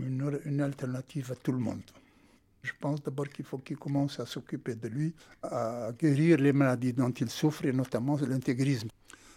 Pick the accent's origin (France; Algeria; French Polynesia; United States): Algeria; Moi, chez moi, en Algérie, j'ai vécu toute ma jeunesse avec des Juifs, dans la même maison.